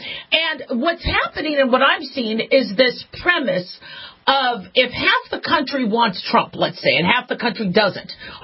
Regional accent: United States; You could love him, you could hate him, but, you know, I'm an American first.

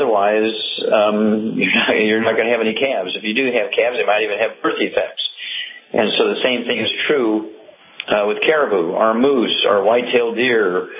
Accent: Missouri, United States; Okay, Chuck, let's go to Missouri. That's my home state, Missouri.

